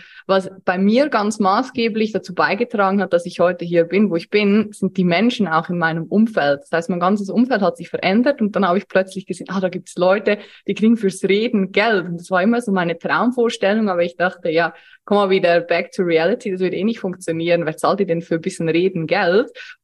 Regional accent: Switzerland; now in Austria; Wie man unschwer hören kann, komme ich nicht aus Deutschland, auch nicht aus Österreich, obwohl ich hier seit 5 Jahren lebe. Ich komme aus der Schweiz, bin vor 5 Jahren hier nach Österreich gezogen und lebe mittlerweile in unserem eigenen Haus.

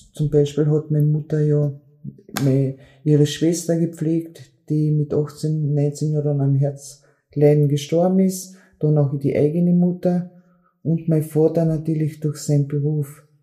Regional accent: Villach, Carinthia, Austria; Ich bin geboren in Villach, habe auch in Villach meine Kindheit verbracht, bin das jüngste von vier Kindern

